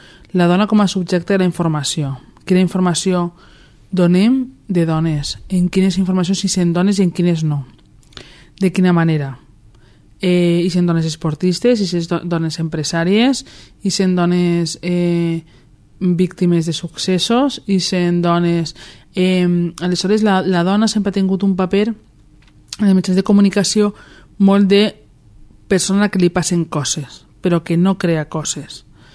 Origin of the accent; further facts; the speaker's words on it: Torrent, Valencian Community, Spain; Vaig néixer a València, però em considero des del primer moment torrentina, i pràcticament és la ciutat en la que he viscut tota la meva vida.